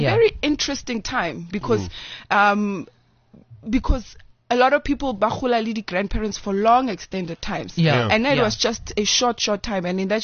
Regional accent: Johannesburg, Gauteng, South Africa; Originally, I'm from Johannesburg. Kiri Josie yeah. through and through.

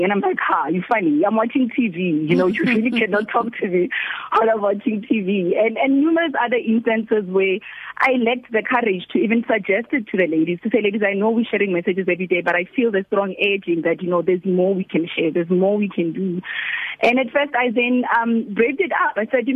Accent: Pretoria, Gauteng, South Africa; I'm from Pretoria West in Atijo, single mother to two boys, aged 19 and 7. So I've been basically in Pretoria all my life.

